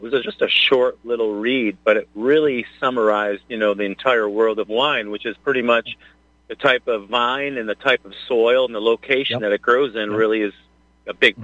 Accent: Detroit, Michigan, United States; I grew up in Detroit, and I worked at some 4 and 5 star restaurants

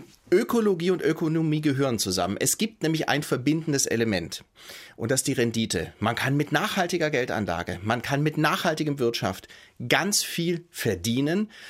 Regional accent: Stuttgart, Baden-Württemberg, Germany; born there; Aber man muss sagen, ich komme aus Stuttgart gebürtig.

